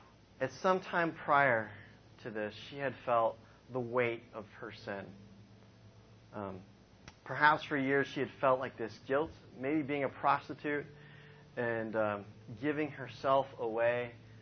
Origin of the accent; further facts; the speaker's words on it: Michigan, United States; You know, it's like I'm from Michigan. You know, I'm not here. This is, I'm not from New York. Okay, we don't do this in Michigan.